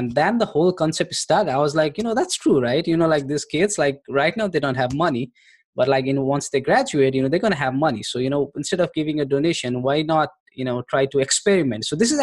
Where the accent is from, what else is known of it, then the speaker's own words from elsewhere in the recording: Nepal; I'm from Nepal.